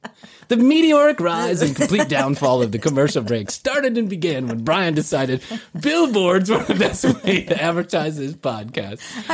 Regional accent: Chicago, Illinois, United States; There was a guy when I grew up in Chicago.

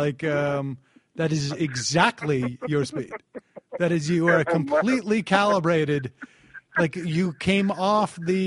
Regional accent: West Palm Beach, Florida, United States; I was from West Palm Beach in Florida

